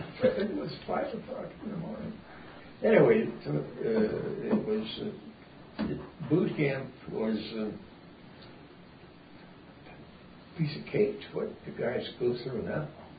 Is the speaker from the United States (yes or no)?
yes; Bertram, Iowa, United States; The little railroad village called Bertram, the west east of Cedar Rapids in Iowa.